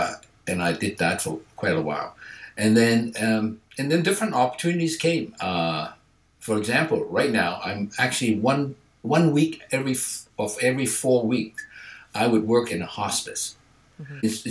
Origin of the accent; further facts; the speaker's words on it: Hong Kong; moved away as an adult; also born or lived in United States; now in Canada; I do have a Chinese name and it's in my passport. I came from Hong Kong. I went to the United States to do an undergraduate studies in electrical engineering.